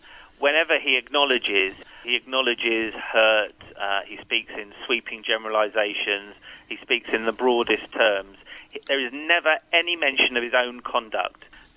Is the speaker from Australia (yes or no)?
no; United Kingdom; I hope one day that I, as a British Jew, will feel comfortable voting for Labour again.